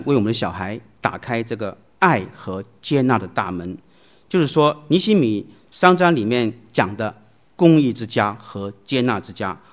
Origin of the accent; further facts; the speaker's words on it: Hong Kong; 小时候在香港经常看这个粤语片